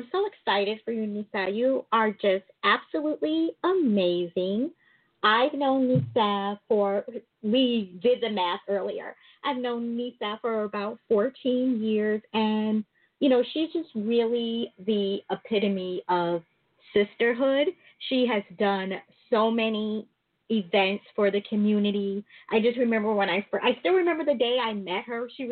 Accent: Bayside, New York, United States; also born or lived in Brooklyn / Newark; I am from Queens. I am from Bayside, Queens.

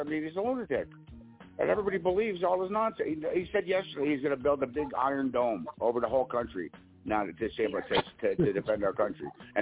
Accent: New Jersey, United States; I'm from Jersey. I used to go to Atlantic City.

